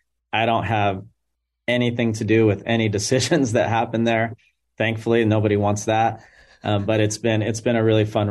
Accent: California, United States; I grew up in Southern California. So when you grow up a sports fan in Southern California, you basically have no choice but to love avocados and guac

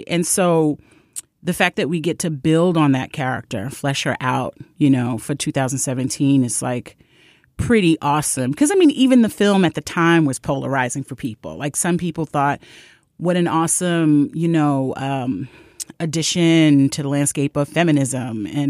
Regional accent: Brooklyn, New York, United States; I was one of those kids growing up in Brooklyn, like the minute I knew Spike had a production office on DeKalb, I would stalk it

